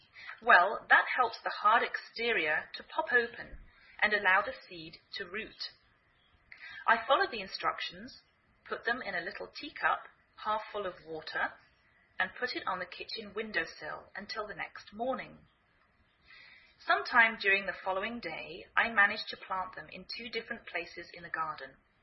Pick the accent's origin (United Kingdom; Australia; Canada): United Kingdom; England; now in United States